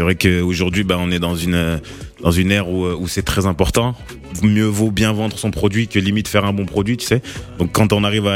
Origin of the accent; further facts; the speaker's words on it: Marseille, Provence-Alpes-Côte d'Azur, France; moved away as an adult; now in Paris, France; En fait, je suis parti de Marseille, pardon, pour les études à la base.